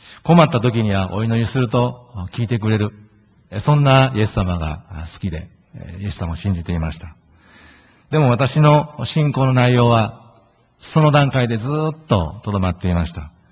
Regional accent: Osaka, Japan; その祖父がクリスチャンだったんですけども、その住まいの、大阪府の府営の住宅だったんですが、その地域の公民会館での持たれていた教会学校に通い始めました。通っているうちに自然にイエス様を信じ、そして高校1年生の時に受洗しました。

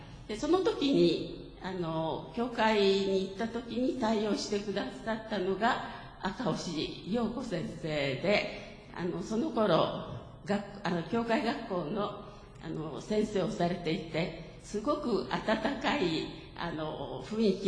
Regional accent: Kitakyushu, Fukuoka, Japan; 私たち夫も私も北九州市の出身なんですが

